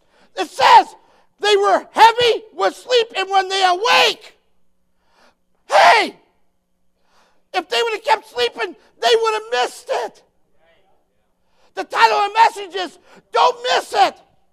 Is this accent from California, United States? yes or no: no; Missouri, United States; I'm from Missouri, the show me state.